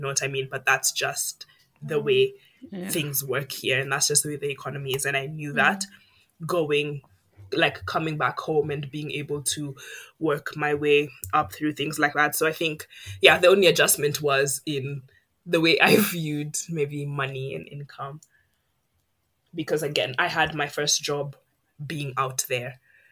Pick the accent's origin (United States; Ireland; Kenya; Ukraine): Kenya; Like, I know I'm Kenyan. Kenyan runs in my blood 100%. It doesn't matter where I go, where I've been, this will always be home